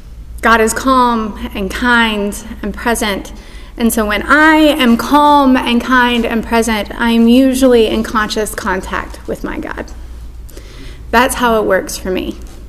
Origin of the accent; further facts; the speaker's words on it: the South, United States; I was raised in the South. My father is, to this day, a Southern Baptist pastor.